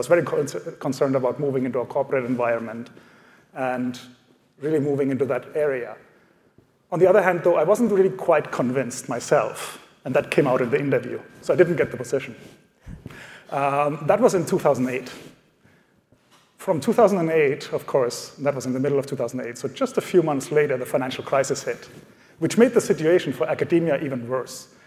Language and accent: English; Germany; English is a second language; moved away; I came from Germany originally, and there, the last 2 years of high school, you actually choose your subject.